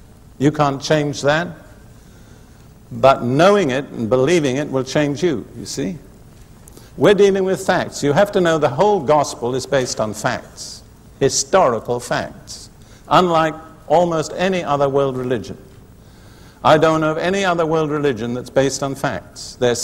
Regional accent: United Kingdom; You see, I grew up in the Anglican Church in Britain, and I thank God for much that's good in the Anglican Church

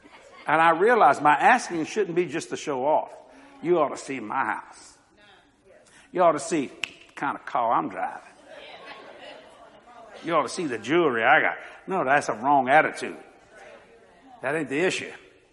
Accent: Louisiana, United States; I'm a Cajun from South Louisiana.

